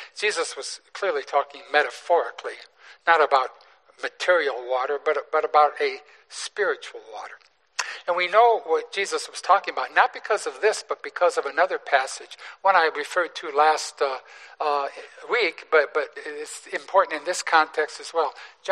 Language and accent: English; Detroit, Michigan, United States; was from my hometown of Detroit